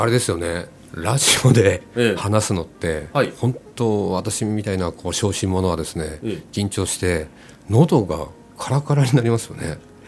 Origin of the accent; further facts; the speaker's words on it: Sapporo, Hokkaido, Japan; also born or lived in Kitami; 私は札幌で主に育ちましたけど、はい、生まれが北見なので